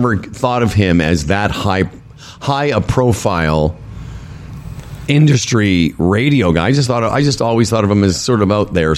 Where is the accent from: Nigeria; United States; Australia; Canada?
Canada; Moose Jaw, Saskatchewan; I'm from Moose Jaw. Doesn't that count? Can I be the senator from Moose Jaw?